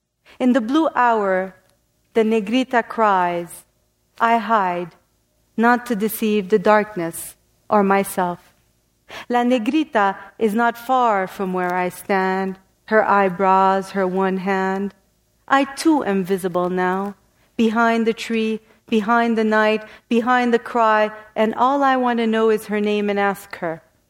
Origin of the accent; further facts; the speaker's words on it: Bethlehem, West Bank, Palestine; But I'm from Bethlehem. And they'd say, oh, Bethlehem, Pennsylvania. And I'd be not quite Palestine.